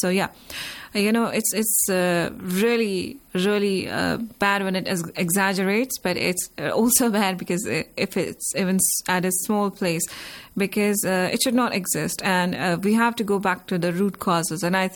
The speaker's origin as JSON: {"language": "English", "country": "India", "said": "I'm from India"}